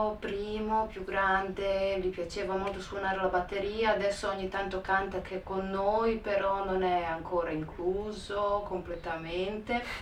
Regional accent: Serbia; moved away as an adult; now in Italy; Io sono nata in Serbia, poi ho vissuto durante le guerre varie in una situazione complicatissima

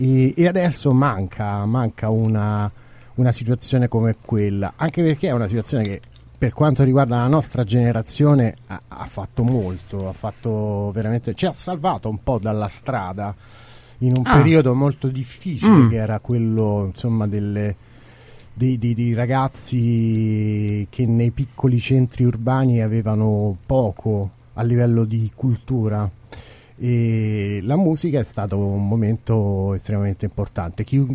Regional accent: Palestrina, Lazio, Italy; la nostra piccola cittadina. Tra l'altro non siamo tutti di Palestrina

